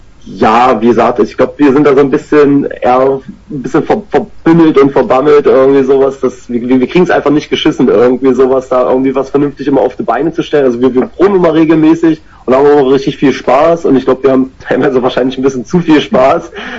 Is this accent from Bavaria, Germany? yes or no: no; Saxony-Anhalt, Germany; Weil wir kommen ja ursprünglich aus Sachsen-Anhalt